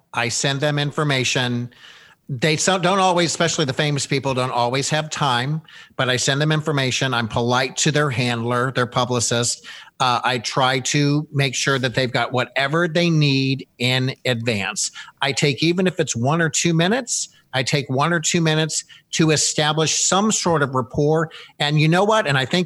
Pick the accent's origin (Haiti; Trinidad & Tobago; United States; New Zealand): United States; Midwest; Erin and I are the same age. And we're from Midwestern college towns.